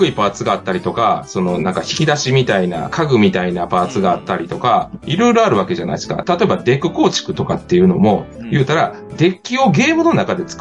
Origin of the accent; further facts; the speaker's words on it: Kansai, Japan; 割と関西人なんで